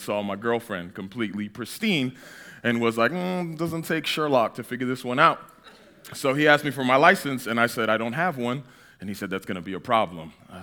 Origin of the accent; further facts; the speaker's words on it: New England, United States; How do you guys say it? Pittock? I'm from New England.